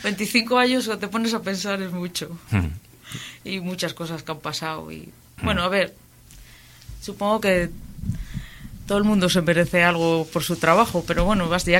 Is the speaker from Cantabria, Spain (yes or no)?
yes; Cantabria, Spain; prefiero trabajar en mi pueblo, que no tener que estar desplazándome a Santander, que ya había estado los años de estudiar yendo y viniendo.